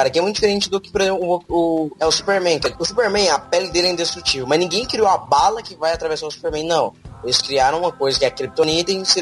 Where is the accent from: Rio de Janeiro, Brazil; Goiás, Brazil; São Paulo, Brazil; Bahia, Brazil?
Goiás, Brazil; eu sou de Goiás, né? Goiás, cavalos, as coisas assim existem.